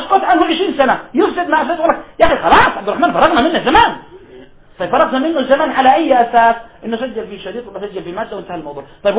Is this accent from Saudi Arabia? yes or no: yes; Riyadh, Riyadh Province, Saudi Arabia; هذه أنا عاشرتها، موجودة عندنا في الرياض واضحة